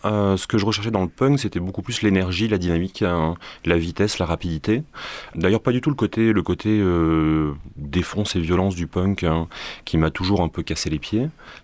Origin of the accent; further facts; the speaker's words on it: Paris, Île-de-France, France; also born or lived in Rome / Morocco / Libya; Donc je suis né à Paris, ensuite je suis parti à Rome, ensuite revenu à Paris, ensuite au Maroc, ensuite revenu à Paris, ensuite en Libye et ainsi de suite.